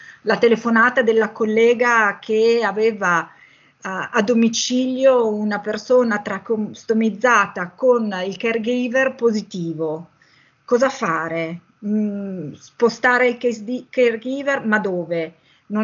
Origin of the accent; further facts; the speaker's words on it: Piacenza, Emilia-Romagna, Italy; Vengo da Piacenza. Piacenza è a 15 km da Codogno.